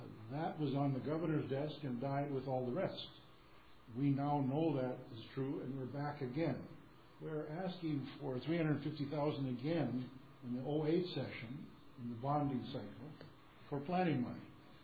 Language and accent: English; Detroit Lakes, Minnesota, United States; I grew up in Detroit Lakes, near Detroit Lakes.